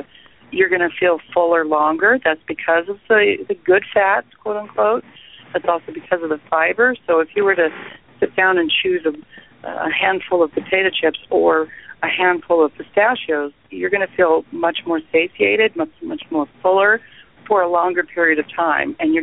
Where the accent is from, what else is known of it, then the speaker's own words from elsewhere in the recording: California, United States; Well, my background is in agriculture. I grew up here in the Central Valley of California, which most people may or may not have heard that it's called the Salad Bowl, and the reason why is we grow so many crops here.